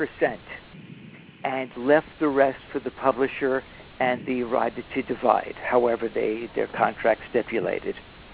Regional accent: New York City, New York, United States; Oh, yeah. I mean, I am absolutely a Bronx boy. My story is not exactly a Horatio Alger story, mm-hmm. but my origins are pretty humble and common. I was born in the South Bronx, actually on

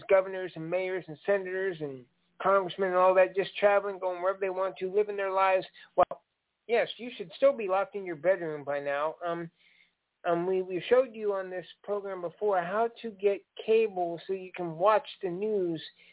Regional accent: Mexico; I know I'm from Mexico, but don't worry.

